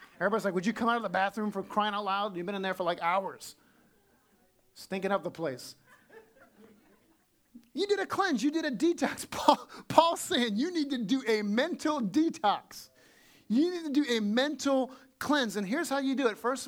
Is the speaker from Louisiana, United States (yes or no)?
yes; Louisiana, United States; I'm from Louisiana, so I feel really at home in a swamp in the marshes.